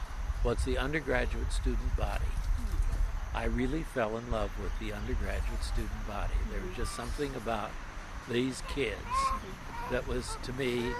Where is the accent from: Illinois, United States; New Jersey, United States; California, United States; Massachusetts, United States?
Illinois, United States; Peoria; I grew up in the Midwest. I was born in a city called Peoria, Illinois, but after about 6 years, we moved to a smaller town outside Peoria, a little teeny tiny town of 1,500.